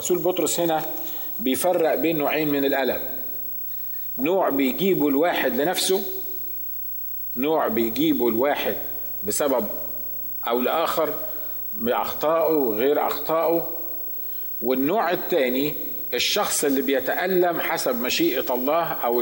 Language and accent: Arabic; Egypt; عندنا في مصر بنسميهم